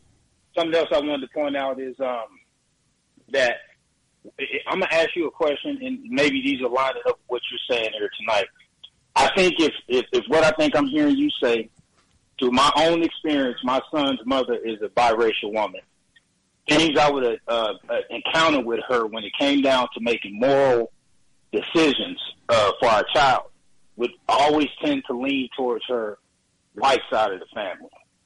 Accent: the South, United States; So that told me a lot about the people that I grew up with in the South already seeing how they behave.

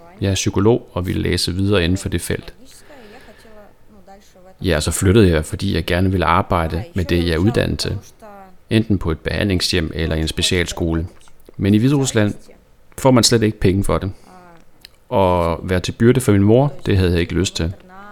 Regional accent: Minsk, Belarus; now in Denmark; jeg er fra Minsk, hovedstaden

